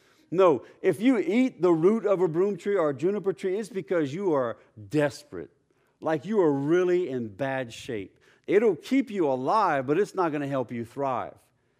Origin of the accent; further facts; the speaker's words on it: Louisiana, United States; accent: Cajun; because this is a tongue twister, and I already have a hard time getting my Cajun accent out of here.